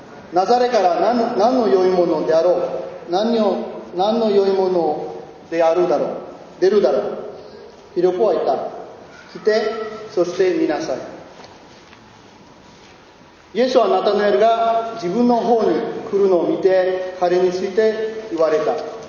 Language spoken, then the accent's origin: Japanese; Okinawa, Japan; 沖縄から参りました。